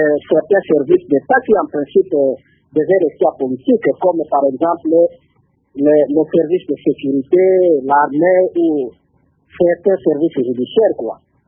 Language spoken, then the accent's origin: French; DR Congo; chez nous en République démocratique du Congo